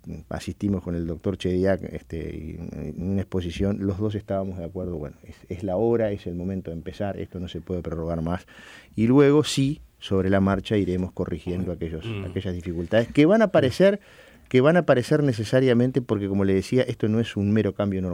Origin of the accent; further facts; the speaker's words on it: Uruguay; Y usted no se olvide que somos uruguayos